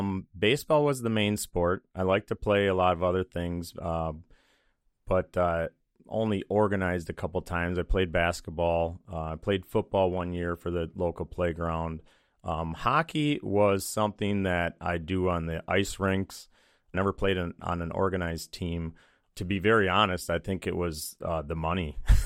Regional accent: St. Paul, Minnesota, United States; Born and raised in St. Paul, Minnesota. two brothers and two sisters.

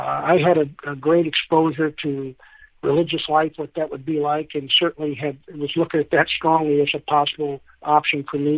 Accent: Washington, District of Columbia, United States; born there; Well, I was born in Washington, D.C., and was from a big family, eight in a family, my mom and dad, six of us as children, and I was fifth in that rank.

